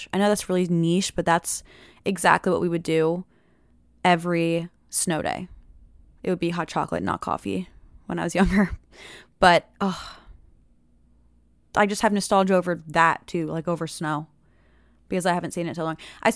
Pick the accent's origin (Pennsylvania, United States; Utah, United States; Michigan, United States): Pennsylvania, United States; I'm from Pennsylvania, so it's cold and we would always get snow.